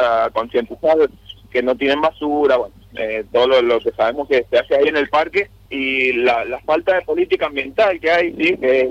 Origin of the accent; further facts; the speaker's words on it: Cordón del Plata, Mendoza, Argentina; yo que soy de Cordón del Plata